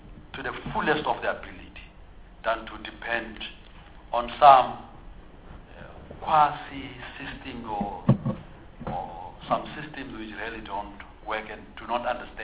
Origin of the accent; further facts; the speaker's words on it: South Africa; or in our case, as South African, because by the end of 1994 and by the end of the struggle for liberation in 1994, what was attained was not really independent.